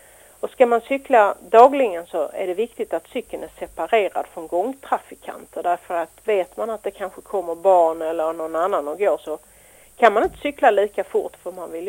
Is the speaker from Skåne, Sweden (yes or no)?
yes; Kävlinge, Skåne, Sweden; now in Lund, Sweden; Men jag är född och uppväxt i Kävlinge kommun och hade precis så långt i skolan att man inte fick skolskjuts.